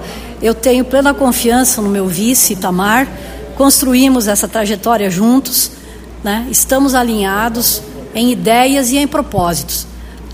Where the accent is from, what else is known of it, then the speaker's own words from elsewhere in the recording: Palmitos, Santa Catarina, Brazil; Eu e o Itamar, nós somos nascidos em Palmitos, fizemos a nossa vida aqui, constituímos família